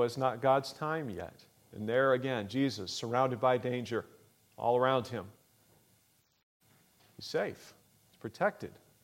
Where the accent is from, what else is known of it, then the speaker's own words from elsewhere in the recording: Painesville, Ohio, United States; also born or lived in British Columbia; I'm from Ohio. I lived mostly, grew up mostly up in Cleveland, in Painesville, Ohio. But really, I wasn't born there. I was born in British Columbia. I wasn't actually born in this country even. But I am an American citizen anyway.